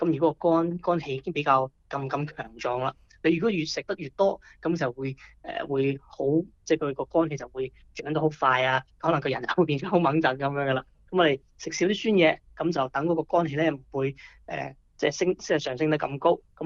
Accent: Guangdong, China; 我哋廣東人都應該會經常食綠豆糖水啊

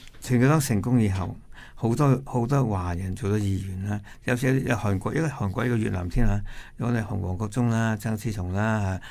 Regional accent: Australia; 每件事看这个议案对我哋澳洲人民对新州人民对中国人民有咩关系而决定咯？

